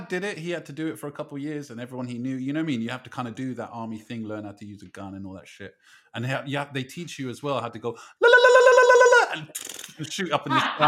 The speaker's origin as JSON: {"language": "English", "region": "England", "country": "United Kingdom", "tie": "born or raised there", "said": "I was born in England, I've got a British passport, I went to school here"}